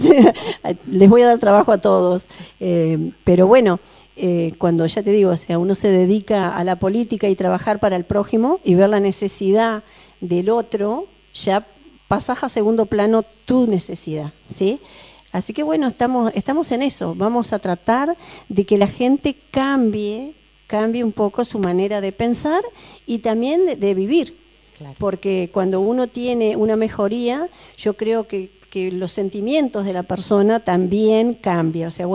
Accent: Pastor Brito, Argentina; Pero bueno, yo amo mi pueblo, yo crecí ahí

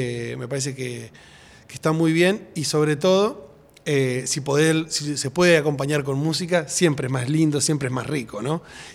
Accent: Entre Ríos, Argentina; y mi tierra, yo soy de Entre Ríos

